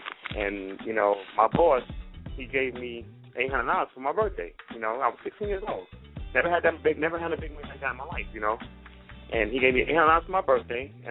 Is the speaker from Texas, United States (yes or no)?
no; Bronx, New York, United States; Well, first of all, I'm from the Bronx, New York, the South Bronx.